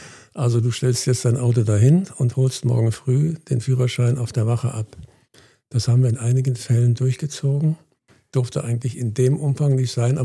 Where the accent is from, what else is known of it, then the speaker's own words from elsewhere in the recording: Wabern, Hesse, Germany; Aber jedenfalls sind wir als Schüler dann in Wabern aufgewachsen.